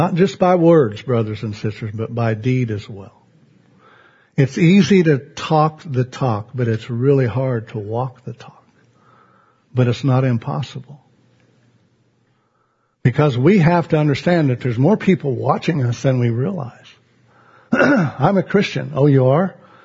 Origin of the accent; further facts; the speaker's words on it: Lakin, Kansas, United States; Jack and I grew up in Lakin, Kansas together. We're about a block and a half from each other.